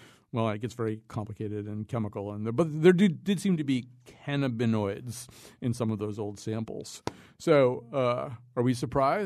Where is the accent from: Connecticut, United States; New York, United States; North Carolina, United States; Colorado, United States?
Connecticut, United States; West Hartford; You're from West Hartford. We're all from West Hartford.